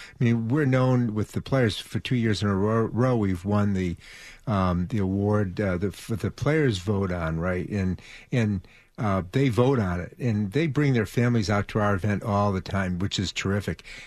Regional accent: Rhode Island, United States; I grew up in Rhode Island, which is one of the only states in the country that have hammer throwers.

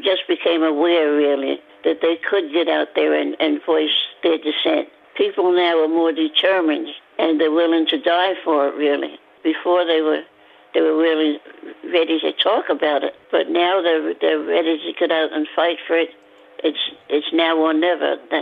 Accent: New York City, New York, United States; I grew up in Brooklyn, New York. We had friends, Jewish friends, we had Italian friends.

